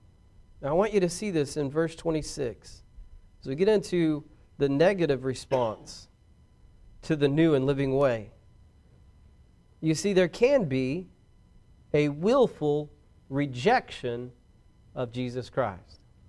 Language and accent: English; Braggs, Oklahoma, United States; also born or lived in Vian; Now, I'm not a very smart person. I grew up in Braggs, Oklahoma. Some of you don't even know where that is.